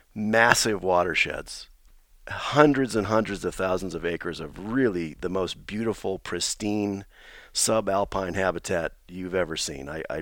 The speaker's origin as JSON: {"language": "English", "region": "New Mexico", "country": "United States", "tie": "born or raised there", "said": "In fact, I grew up fly fishing on the Pecos, like so many people fishing on the Pecos."}